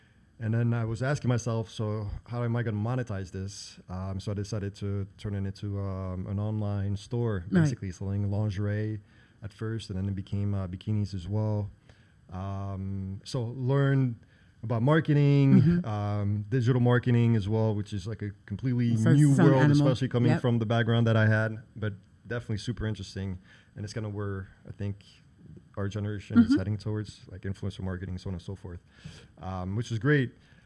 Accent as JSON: {"language": "English", "region": "Romandy", "country": "Switzerland", "moved": "yes", "lives_now": "New York, United States", "said": "So actually I'm from Switzerland, uh-huh. from the French speaking side of Switzerland, because uh-huh. you have different languages in Switzerland. But so I'm from the French speaking side. And then we moved to New York."}